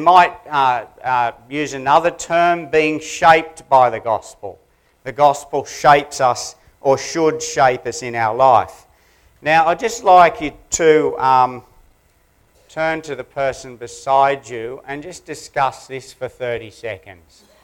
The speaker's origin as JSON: {"language": "English", "country": "Australia", "accent": "Australian", "said": "So you guys have got to come with me and catch on to my Aussie accent in one morning, in a half an hour."}